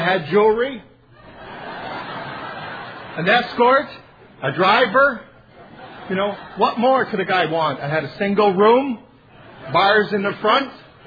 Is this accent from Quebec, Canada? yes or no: no; Wawa, Ontario, Canada; now in Kingston, Canada; I was born and raised in Northern Ontario, the only town that applauded when I left. I sobered up in Wawa, Ontario, and moved to Kingston in 1983, and lived happily ever after.